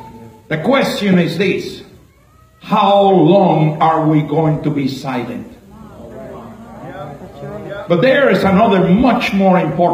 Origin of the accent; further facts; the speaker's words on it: Texas, United States; You know, I am from Texas.